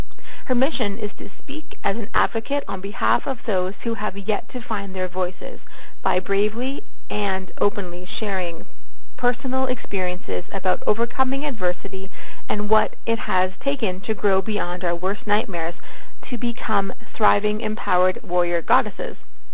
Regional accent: Pickering, Ontario, Canada; now in Calgary, Canada; I now live in Calgary, Alberta, yet I grew up in Pickering, Ontario, about 20 minutes east from Toronto.

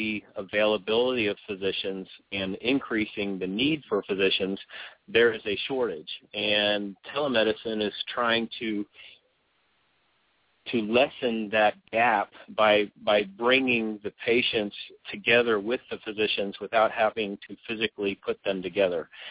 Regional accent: Virginia, United States; I grew up in Virginia, in the mountains of Virginia. It was very much in the middle of nowhere when I was a kid, but now it's right outside of where Dulles Airport is.

